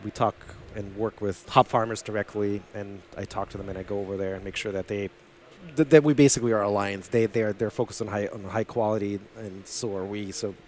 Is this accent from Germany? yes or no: yes; Germany; growing up in Germany, had never heard